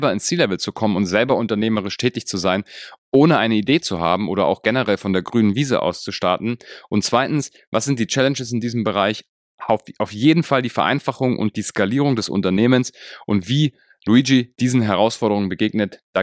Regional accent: Munich, Bavaria, Germany; die Leute aus München hier, aus meiner Heimatstadt

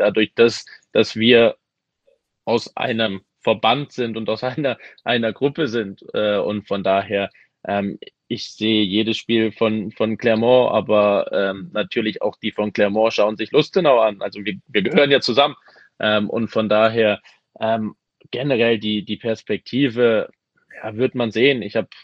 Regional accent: Düsseldorf, North Rhine-Westphalia, Germany; moved away as an adult; Ich bin in Düsseldorf groß geworden, habe meine ganze Jugend bei Fortuna Düsseldorf gespielt

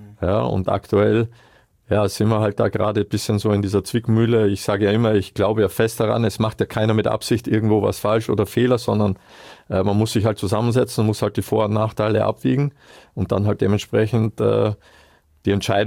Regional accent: Austria; Ja, und was bei uns in Österreich halt noch hinzukommt

